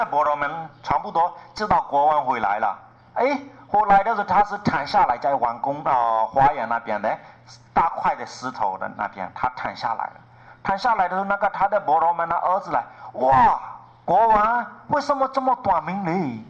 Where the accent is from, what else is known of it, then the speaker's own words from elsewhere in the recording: Myanmar; Chinese is a second language; 我们缅甸人跟你们这个差别，你们是执着很紧